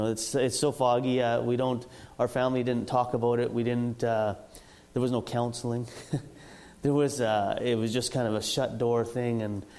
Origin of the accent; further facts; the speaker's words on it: Gumti, Punjab, India; born there; So I was born in India, in a small village, probably less than 1,000 people, less than the amount of people that are on the island here.